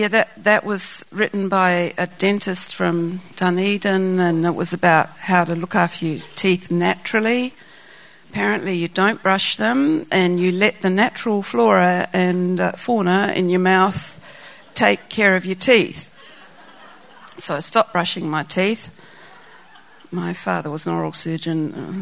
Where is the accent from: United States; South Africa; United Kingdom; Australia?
Australia; Adelaide, South Australia; born there; I was born in Adelaide, Australia, and my family was one of those sort of medical families